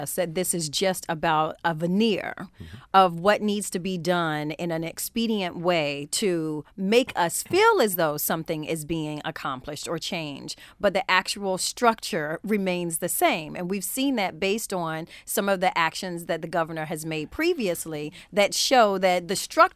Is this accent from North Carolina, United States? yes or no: yes; North Carolina, United States; in North Carolina and was surrounded by that image, mm-hmm, often.